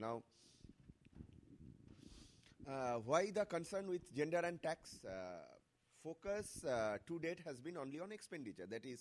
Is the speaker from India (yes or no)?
yes; India; And I am from India, and there are five other countries.